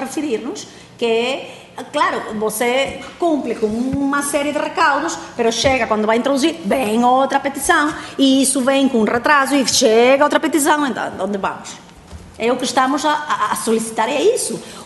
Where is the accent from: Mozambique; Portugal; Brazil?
Portugal; eu sou portuguesa e eu quero trabalhar cá em Portugal